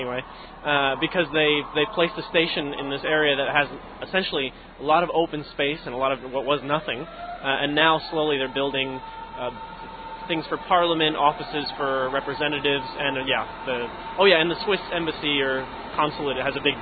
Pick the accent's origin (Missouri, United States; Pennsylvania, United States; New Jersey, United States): New Jersey, United States; I was in New Jersey visiting my family because I grew up in New Jersey, visiting my family for Christmas